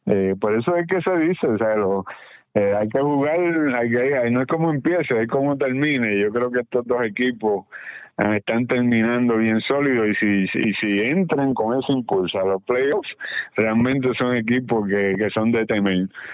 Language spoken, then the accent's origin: Spanish; Puerto Rico; hablar dos idiomas, o sea, como somos los puertorriqueños y muchos latinos